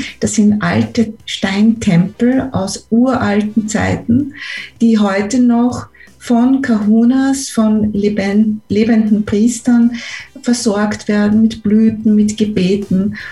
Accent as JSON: {"language": "German", "region": "Salzburg", "country": "Austria", "said": "in unserer Kultur in Österreich, da gab es ja auf den Bauernhöfen, und ich komme ja aus Salzburg ursprünglich, aus dem Land Salzburg"}